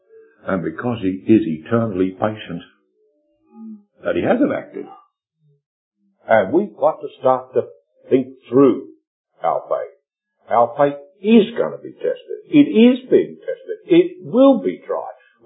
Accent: New Zealand; instead of saying, as so often they said, as New Zealanders do, that I came from New Zealand

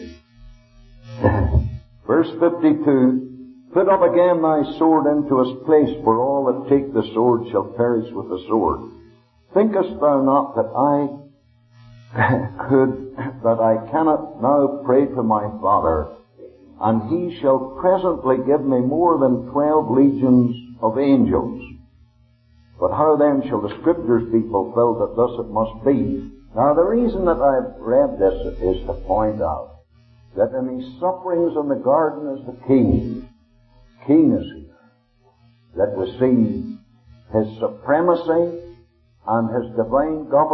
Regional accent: Ireland; I was from Ireland myself.

